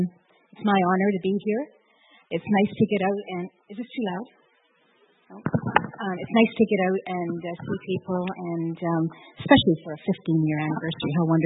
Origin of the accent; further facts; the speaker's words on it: Bradford, Yorkshire and the Humber, United Kingdom; I didn't know how to put Bradford in there, so I'm from Bradford.